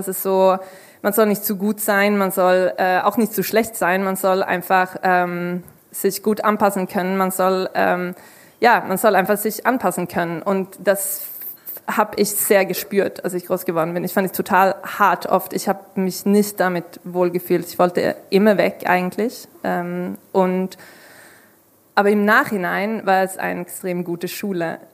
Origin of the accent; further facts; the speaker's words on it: northern Sweden, Sweden; moved away; Aber ich komme aus dem Norden, also wirklich, danke, aus sehr weit aus dem Norden, fast Polarkreis. Und komme da aus einem relativ kleinen Ort.